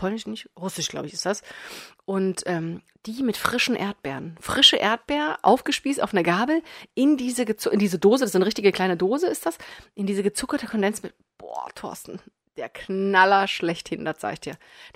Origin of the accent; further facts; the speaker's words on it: East Germany, Germany; früher gab es die bei uns im Osten auch schon und ich habe die geliebt von meiner Oma